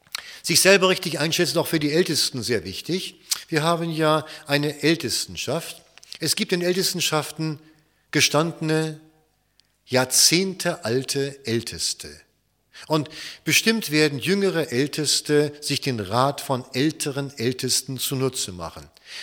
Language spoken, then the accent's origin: German; Schleswig-Holstein, Germany; Wir kommen hier aus Schleswig-Holstein.